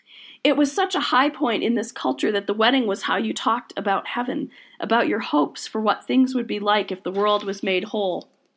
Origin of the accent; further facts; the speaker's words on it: Grand Rapids, Michigan, United States; I was born in Grand Rapids, Michigan. I lived in that city as a child and again in my 20s. My mom's side of the family is from West Michigan.